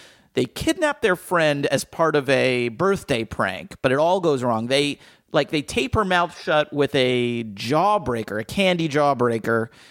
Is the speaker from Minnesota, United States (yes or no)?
no; New Jersey, United States; It was definitely where I grew up in Jersey.